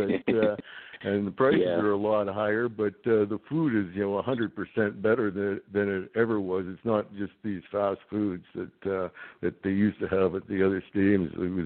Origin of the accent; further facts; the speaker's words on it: Winnipeg, Manitoba, Canada; I'm from Winnipeg, you know, like, so I know cold weather.